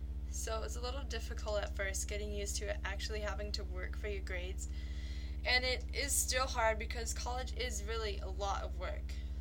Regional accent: San Diego, California, United States; I was born and raised in San Diego, and I went to Claremont High School.

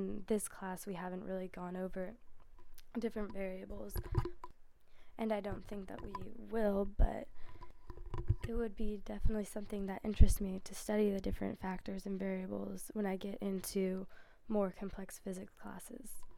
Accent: Los Gatos, California, United States; I'm from Los Gatos, California. It is 20 minutes north of Santa Cruz, a little bit more inland and over the mountains

